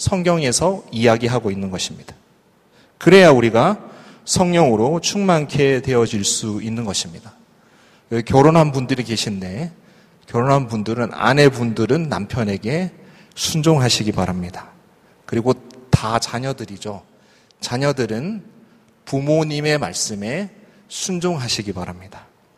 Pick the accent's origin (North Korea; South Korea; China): South Korea; Busan; 저는 고향이 부산입니다. 그리고 저희 아버님 고향은 포항이에요. 둘 다 경상도 남자입니다.